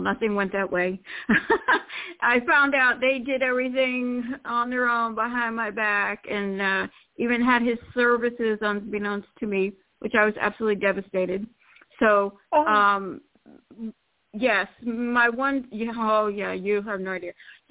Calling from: Florida, United States; from Florida.

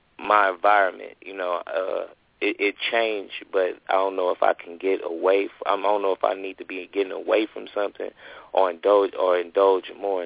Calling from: Tennessee, United States; I'm calling from Tennessee.

